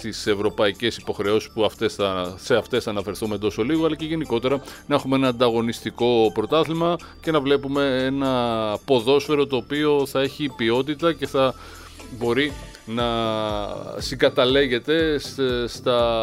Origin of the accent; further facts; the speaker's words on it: Rethymno, Crete, Greece; αύριο φεύγει για Κρήτη και για Ρέθμνες διακοπές. Δημήτρη, θα πας στην ιδιαίτερη πατρίδα μου